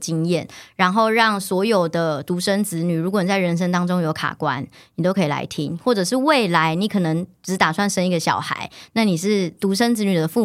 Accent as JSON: {"language": "Chinese", "region": "Taichung", "country": "Taiwan", "tie": "born or raised there", "lives_now": "Taipei, Taiwan", "said": "我是台中人，然后就一路向往着要进入这个可能媒体产业，然后来到台北"}